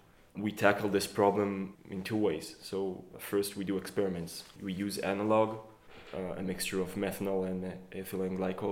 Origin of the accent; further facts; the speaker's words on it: Haifa, Haifa District, Israel; So I'm from Israel, from Haifa. I did my bachelor's and master's in hydrology at the Hebrew University in Jerusalem.